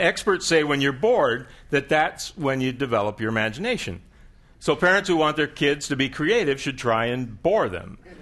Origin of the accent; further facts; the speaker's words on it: Michigan, United States; You know, I grew up in Michigan.